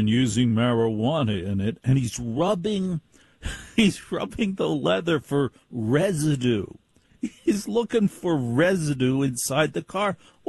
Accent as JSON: {"language": "English", "region": "New Jersey", "country": "United States", "said": "because I am from Jersey, we confront people directly."}